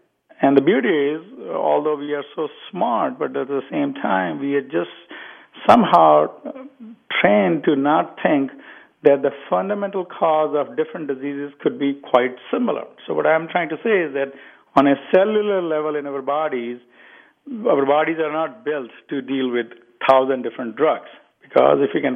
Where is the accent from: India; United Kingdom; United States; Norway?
India; growing up in India.